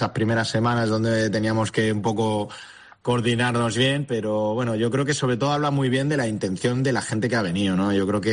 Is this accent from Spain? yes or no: yes; Murcia, Region of Murcia, Spain; now in Almería, Spain; aquí en Almería se vive muy bien. Yo soy de Murcia, pero Almería para mí es como Murcia y Almería son como hermanos